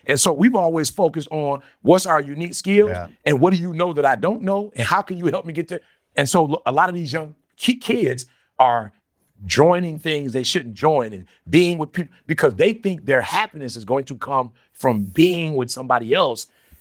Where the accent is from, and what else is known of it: Detroit, Michigan, United States; born or raised there